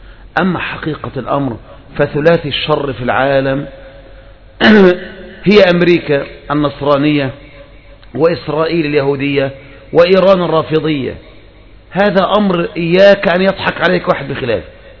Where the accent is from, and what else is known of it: Egypt